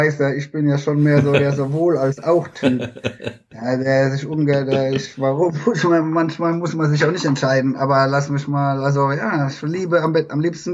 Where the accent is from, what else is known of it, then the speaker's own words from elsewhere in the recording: Mannheim, Baden-Württemberg, Germany; now in Heidelberg, Germany; Also Heidelberg gehört ja quasi zu Mannheim. Jetzt, ich bin aus Mannheim und wohne jetzt in Heidelberg.